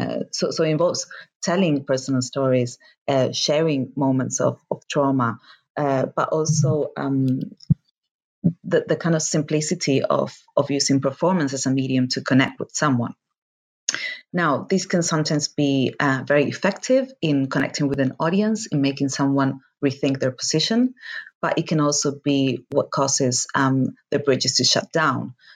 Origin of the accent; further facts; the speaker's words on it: Argentina; moved away as an adult; I am from Argentina, and actually my current project is based in Argentina, but I've been living here for a long time